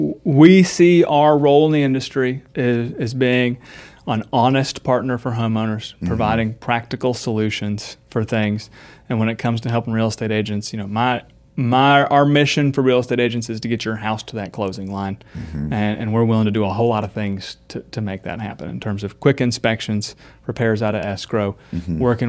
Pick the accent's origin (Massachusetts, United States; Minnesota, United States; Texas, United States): Minnesota, United States; moved away; also born or lived in California; I born and raised in Southeast Minnesota, got here via California.